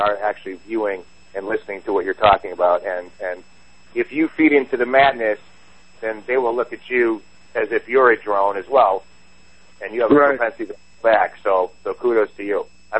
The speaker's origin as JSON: {"language": "English", "town": "Chicago", "region": "Illinois", "country": "United States", "accent": "Chicago", "said": "that would be my Chicago accent, my friend"}